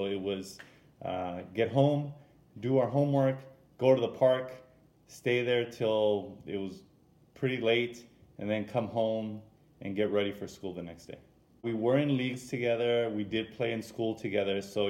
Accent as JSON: {"language": "English", "town": "Huntington Park", "region": "California", "country": "United States", "tie": "born or raised there", "said": "I grew up in Huntington Park, which is an area somewhat near South Central Los Angeles, near the just north of Long Beach."}